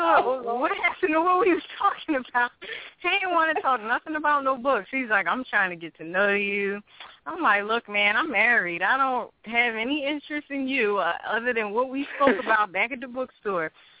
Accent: Philadelphia, Pennsylvania, United States; I was doing a signing at Horizon. You know, that's in Philly. That's my hometown.

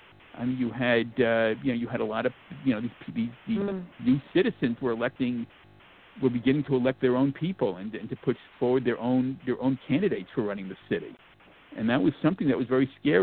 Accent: New York City, New York, United States; And that's, you just kind of accept that growing up in New York.

